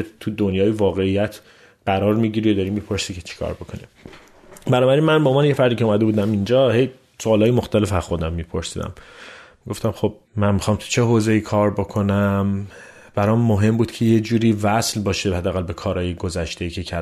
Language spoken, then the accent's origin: Persian; Iran; now in Canada; سال 2018 من اومدم از ایران خارج شدم و اومدم کانادا